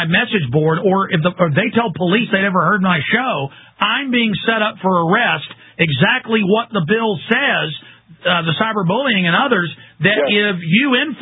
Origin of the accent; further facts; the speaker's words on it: Dallas, Texas, United States; I grew up in Dallas, Texas, and I had black friends on the football team, and I went over to their house and hung out on the weekends.